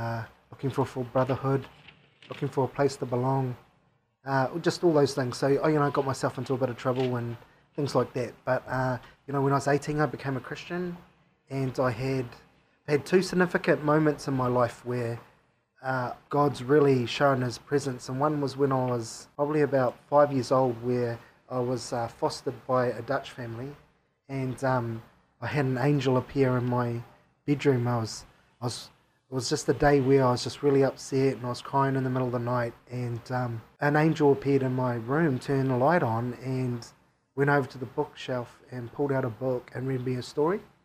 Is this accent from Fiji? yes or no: yes; Fiji; born there; like you said that I was born in Fiji. My culture is Fijian Indian, and my ancestors came down from India to Fiji when Fiji got colonized by the British.